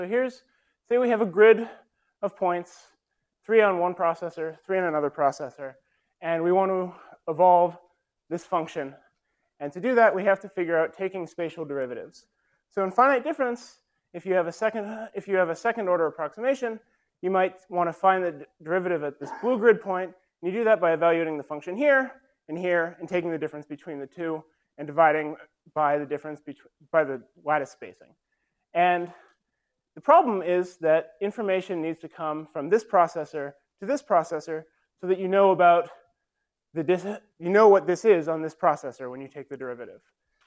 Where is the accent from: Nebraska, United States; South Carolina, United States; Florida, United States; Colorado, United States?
Colorado, United States; I'm from Colorado, so this is a Colorado supercomputer, Janus.